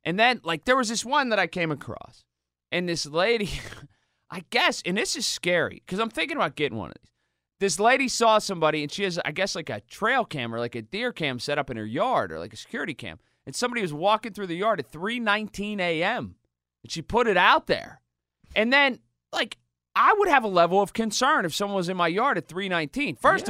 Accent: Sharpsburg, United States; there's some people I grew up with in Sharpsburg.

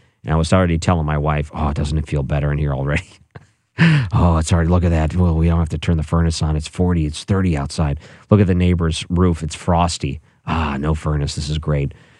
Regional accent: Michigan, United States; When I was a kid, we used to take field trips to Henry Ford Museum. I grew up outside Detroit.

